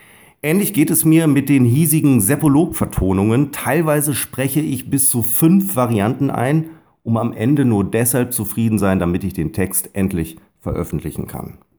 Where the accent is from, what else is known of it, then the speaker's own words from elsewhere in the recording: North Rhine-Westphalia, Germany; accent: Westphalian; jedoch stieß mein westfälischer Dialekt auf Ablehnung. Dieses Dialektes war ich mir bis dato nie bewusst.